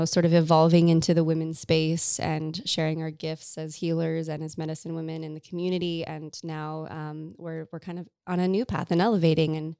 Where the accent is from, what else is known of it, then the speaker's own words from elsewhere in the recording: California, United States; we grew up together in Orange County.